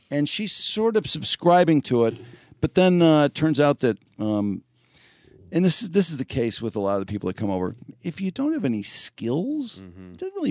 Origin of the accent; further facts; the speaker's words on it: United States; when they meet them in the foreign country, and I was like, yeah, I'm from America.